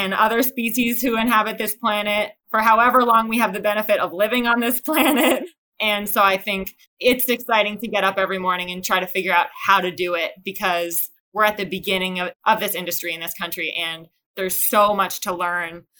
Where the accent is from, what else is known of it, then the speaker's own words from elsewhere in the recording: New York City, New York, United States; I grew up in New York City and I really loved any opportunity I had to get out and be near a lake